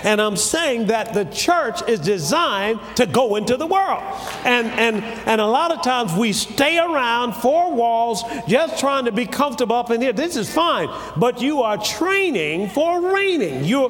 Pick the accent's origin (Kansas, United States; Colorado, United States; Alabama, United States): Alabama, United States; Tuskegee; And I was brought up in Tuskegee, Alabama, and they had the old air base